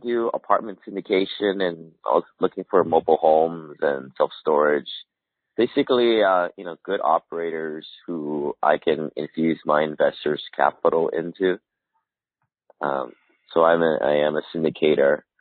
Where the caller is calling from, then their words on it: Honolulu, Hawaii, United States; I'm in Honolulu, Hawaii.